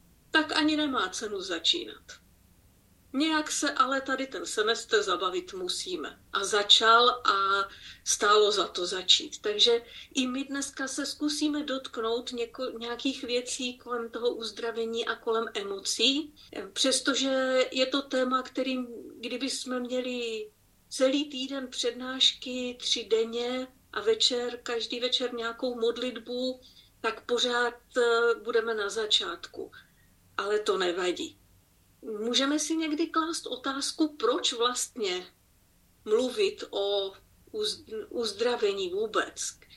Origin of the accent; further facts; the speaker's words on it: Brno, South Moravian Region, Czechia; Do Brna tehdy přijela matka Tereza a měla přednášku, takový pěkný povídání u nás v Brně u jezuitů.